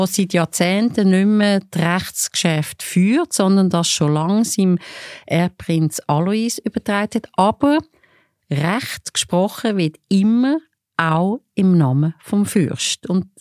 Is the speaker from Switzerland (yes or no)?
yes; Switzerland; so im Grundsatz ist es ähnlich wie bei uns in der Schweiz.